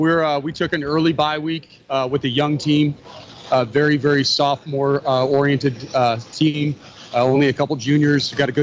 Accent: Massachusetts, United States; Massachusetts.

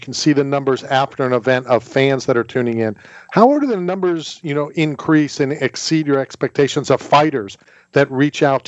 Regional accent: Philadelphia, Pennsylvania, United States; not only your backyard, but my hometown of Philadelphia?

